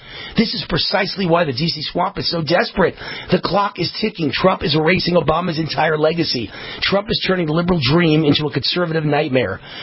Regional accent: United States; and I am American-made and proud of it.

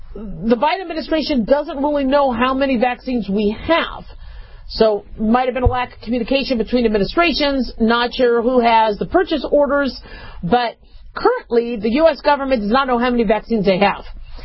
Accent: Nevada, United States; also born or lived in California; Nevada grown. And I love my state. I love Nevada.

